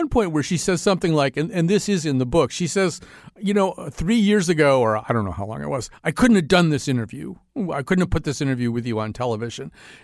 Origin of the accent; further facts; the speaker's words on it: Connecticut, United States; I grew up in Connecticut. But, you know, in Connecticut in the 1950s and into the early 1960s, you could be an 11-year-old kid and not know what homosexuality was